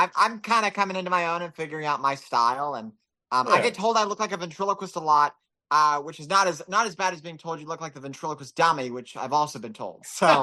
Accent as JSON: {"language": "English", "region": "Texas", "country": "United States", "said": "it's my approach because I'm from Texas and I've got to have that kind of character."}